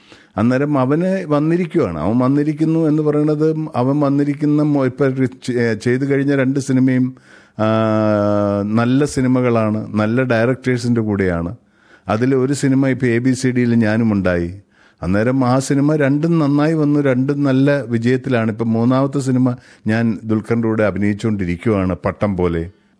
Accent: Piravam, Kerala, India; now in Australia; പിറവം എന്ന് പറയുന്നത് എൻ്റെ നാടാണ്. ഞാൻ ജനിച്ചു, ഞാൻ ആ പിറവം പാലത്തോടെയാണ് നടക്കുന്നത്. ഞാൻ പിറവം പുഴയിലാണ് കുളിച്ചത്.

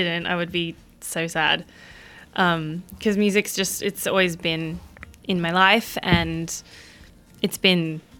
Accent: Philippines; people don't realize that I'm Filipino half the time. Mainly because I'm not usually this dark.

